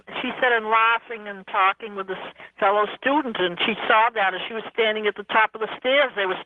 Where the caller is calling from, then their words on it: Fitchburg, Massachusetts, United States; It's in Massachusetts. It's probably 50 miles.